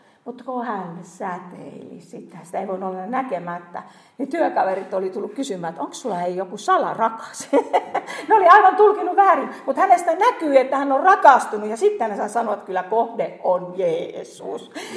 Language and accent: Finnish; Kainuu, Finland; mä oon Kainuusta, missä on paljon pakkasia, missä on paljon lunta, missä on kunnon talvi.